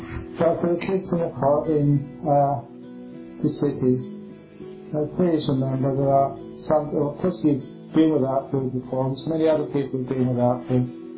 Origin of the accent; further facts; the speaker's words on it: England, United Kingdom; So I was just very fussy when I was growing up in England.